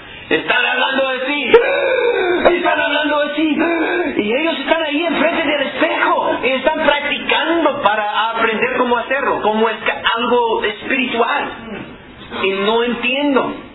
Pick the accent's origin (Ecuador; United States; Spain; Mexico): United States; Southeast; Spanish is a second language; soy del sureste de los Estados Unidos, ahí es el cinturón